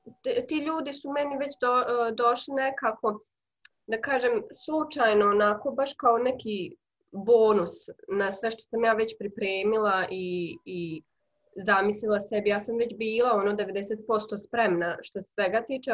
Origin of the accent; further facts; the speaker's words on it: Bihać, Federation of Bosnia and Herzegovina, Bosnia & Herzegovina; meni koja dolazim iz Bihaća, nije mi bio neki veliki kultur šok.